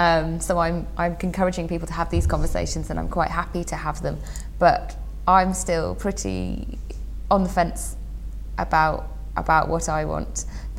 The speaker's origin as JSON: {"language": "English", "region": "England", "country": "United Kingdom", "lives_now": "Yorkshire, United Kingdom", "said": "Oh, well, I'm not from Yorkshire originally, I'm from the Midlands originally, but I have to say I've lived in Yorkshire for about 10 years now"}